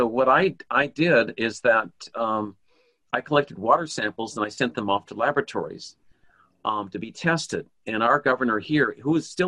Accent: Washington, United States; I don't want to criticize the legal profession too much in my home state here in Washington State

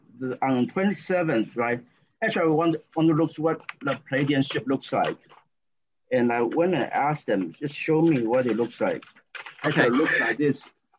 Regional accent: Taiwan; English is a second language; moved away; I have to apologize for my accent because I came from Taiwan originally.

